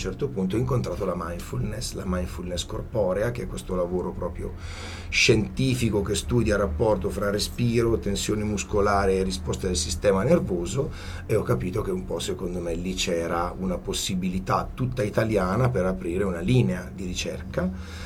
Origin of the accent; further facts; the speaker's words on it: Città di Castello, Umbria, Italy; Io ho girato veramente mezza Italia, sono tornato in Umbria, io sono di Città di Castello.